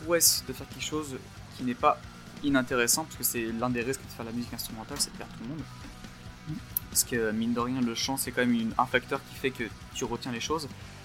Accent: Porto, Porto District, Portugal; C'est fait par des Portugais qui sont originaires de Porto. Donc en plus de représenter mon bled, ça me permet de parler de musique qui bassonne un peu plus.

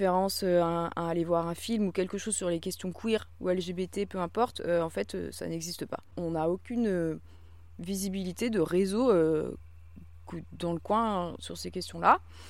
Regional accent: Bourges, Centre-Val de Loire, France; J'ai grandi à Bourges et ensuite, après mes études, j'ai habité en camion pendant des années.

